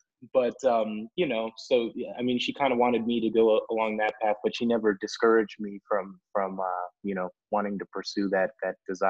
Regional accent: Albuquerque, New Mexico, United States; I'm from Albuquerque, New Mexico.

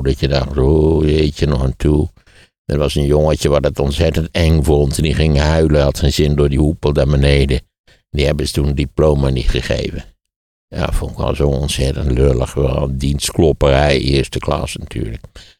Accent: Wageningen, Gelderland, Netherlands; Ja, ik ben in Wageningen opgegroeid

